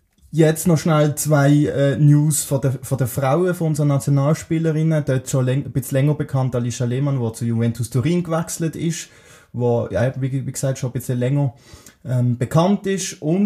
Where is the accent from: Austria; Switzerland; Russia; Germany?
Switzerland; für uns als Schweizer